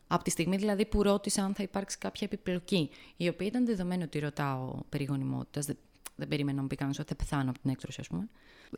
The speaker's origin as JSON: {"language": "Greek", "region": "Ionian Islands", "country": "Greece", "said": "εγώ είμαι από την Κεφαλονιά"}